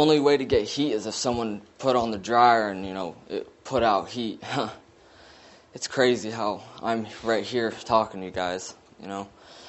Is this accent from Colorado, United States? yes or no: yes; Colorado, United States; I'm originally from Colorado.